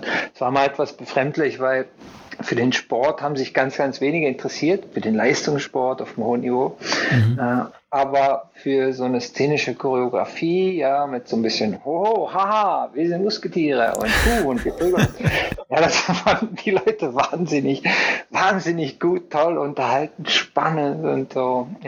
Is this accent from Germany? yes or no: no; Basel, Basel-Stadt, Switzerland; Genau, ich bin da aufgewachsen in Basel.